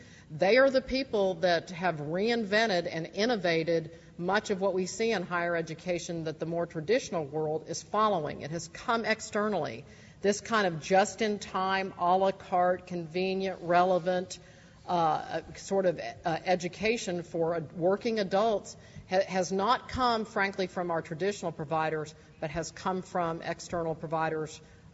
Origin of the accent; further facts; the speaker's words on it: Texas, United States; as I observe states around the country and certainly my home state of Texas